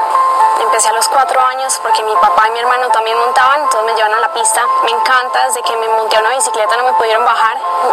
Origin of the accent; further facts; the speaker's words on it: Medellín, Antioquia, Colombia; born there; soy campeona mundial de bicicross, nací en Medellín, Colombia, en 1991. Al haber nacido en Antioquia y Medellín